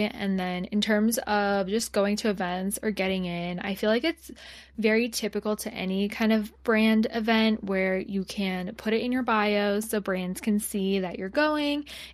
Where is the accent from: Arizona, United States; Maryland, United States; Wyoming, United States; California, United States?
Arizona, United States; For me, I grew up in Arizona, so that was kind of just like the norm, unfortunately.